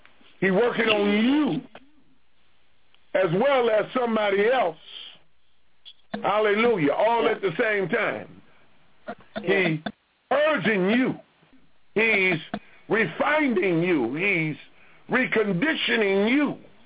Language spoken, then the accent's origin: English; United States; Now, where I come from, whatever I buy belongs to me. That's what the way I was raised and understanding in America